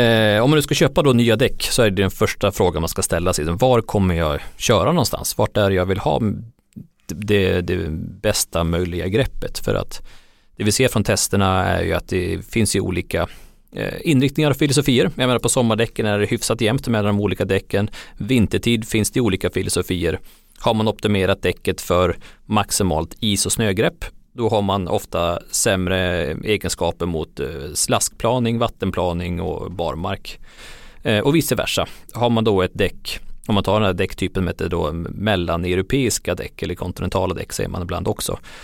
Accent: Jämtland County, Sweden; Jag kommer från Jämtland och åker ofta upp till fjällen

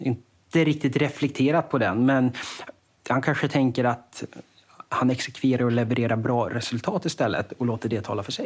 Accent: Umeå, Västerbotten County, Sweden; now in Stockholm, Sweden; Kommer från Umeå, Norrlands huvudstad.

